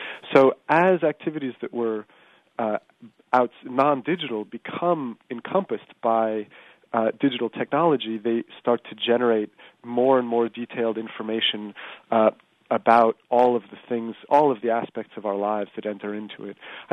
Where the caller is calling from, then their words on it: Australia; they know I'm logging in from Australia.